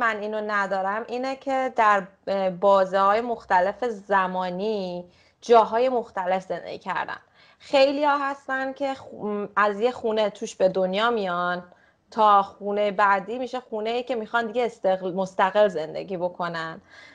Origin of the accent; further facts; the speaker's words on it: Germany; منم تو آلمان بزرگ شدم، درس خوندم و اینا